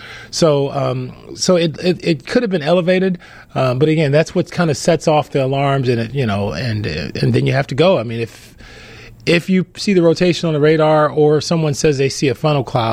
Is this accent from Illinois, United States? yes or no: no; Cleveland, Ohio, United States; Born and raised in Cleveland, Ohio.